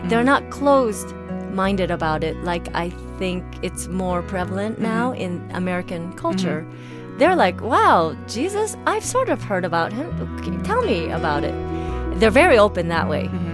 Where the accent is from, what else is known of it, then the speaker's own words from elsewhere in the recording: Osaka, Japan; first language Japanese; English is a second language; So I was raised in Osaka. So most of my early recollections are all Japan, and my first language was Japanese.